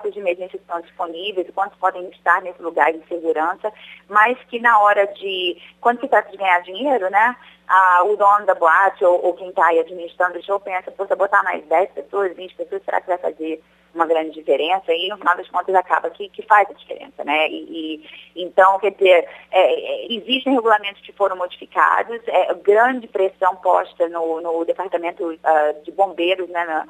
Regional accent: Brazil; moved away as an adult; sempre de ter família aí, de ser brasileira. Eu cresci no Brasil, mudei para cá já como adulta

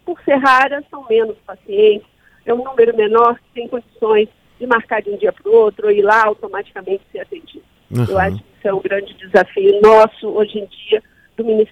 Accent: Espírito Santo, Brazil; eu sou do Espírito Santo, interior.

